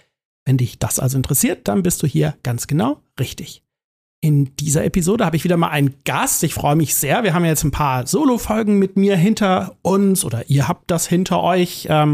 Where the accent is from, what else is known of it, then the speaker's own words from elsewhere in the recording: Germany; ich komme aus der Nähe von Hamburg und heute sind wir beide aber in Berlin